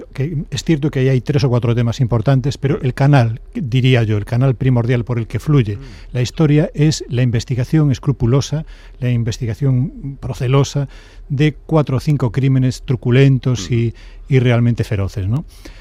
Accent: Galicia, Spain; yo soy gallego, ajá, como bien sabes, y vivo en Andalucía, ¿no?

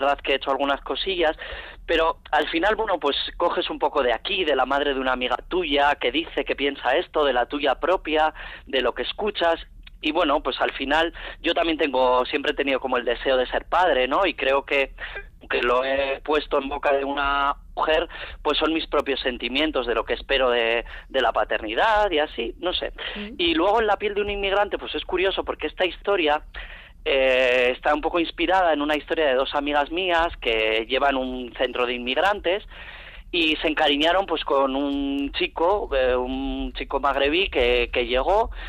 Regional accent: Barakaldo, Basque Country, Spain; yo como soy de Barakaldo, pues espero que nos lleve

